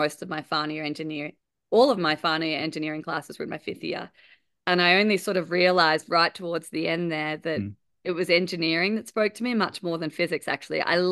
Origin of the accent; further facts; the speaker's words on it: Australia; since I grew up in Australia, as people might gather from my accent